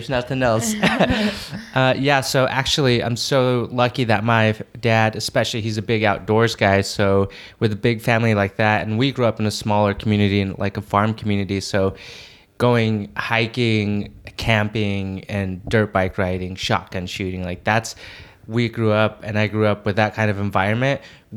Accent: Utah, United States; But that, like growing up in Utah, you have to take advantage of for reals, like the nature and the beauty of that place.

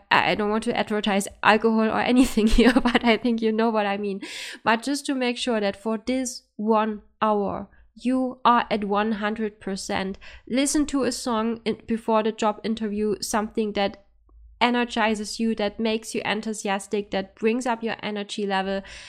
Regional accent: Germany; you also see I am not Finnish, I am actually from Germany.

